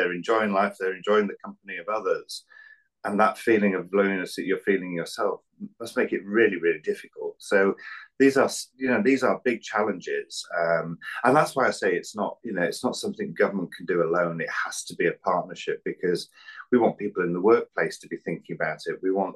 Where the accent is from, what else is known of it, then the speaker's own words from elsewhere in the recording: Anglesey, Wales, United Kingdom; But I grew up on Anglesey in North Wales, quite, what's the word I'm looking for? It was, you know, it's a very rural area. It was back in the 80s.